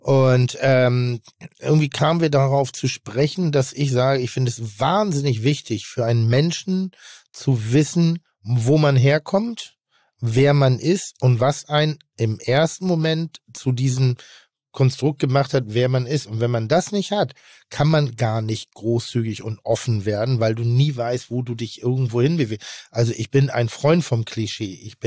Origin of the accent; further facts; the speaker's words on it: Pinneberg, Schleswig-Holstein, Germany; Bin dann in Pinneberg groß geworden.